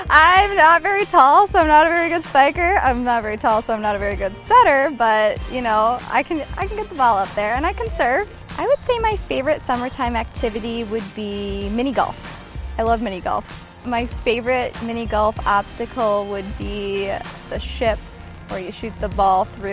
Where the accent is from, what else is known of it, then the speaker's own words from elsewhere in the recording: Eden Prairie, Minnesota, United States; I'm from Eden Prairie, and this is my rookie season.